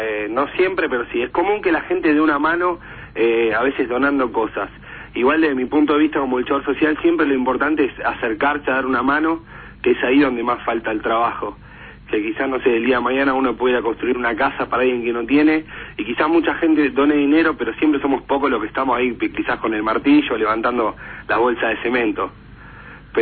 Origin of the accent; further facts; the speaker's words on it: Mataderos, Buenos Aires, Argentina; yo soy de Mataderos, para mí Mataderos y Villa Insuperable es lo mismo, pues no es que vivo en Recoleta